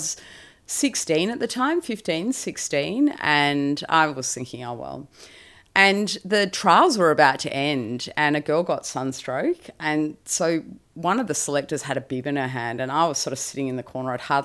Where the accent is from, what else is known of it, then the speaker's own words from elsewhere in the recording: Melbourne, Victoria, Australia; I grew up down on the Mornington Peninsula in Melbourne and just your normal, regular family.